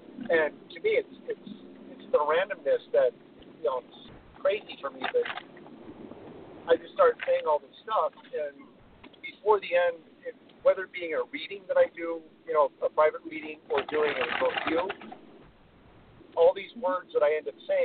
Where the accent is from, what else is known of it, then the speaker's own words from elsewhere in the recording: Iowa, United States; there is my hometown in Iowa.